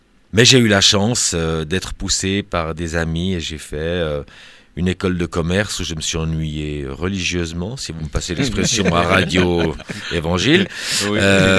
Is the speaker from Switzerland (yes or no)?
yes; Switzerland; c'est vrai que chez nous en Suisse, une des premières choses que j'ai fait quand j'ai perdu la vue, j'ai appris le braille